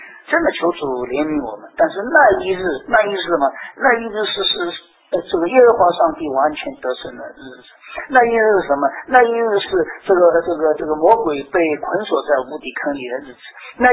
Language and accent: Chinese; China; 我们还说说我们中国人传统的观念，立功立德立言